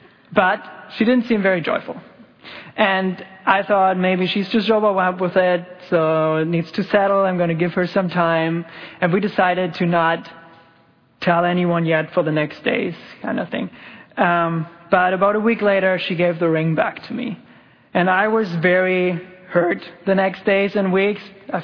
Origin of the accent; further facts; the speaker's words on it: Germany; now in Canada; I've been here at Grace Point for about 4.5 years. I came over from Germany then, and the first 2 years here in Canada, I was actually working at this church with another organization.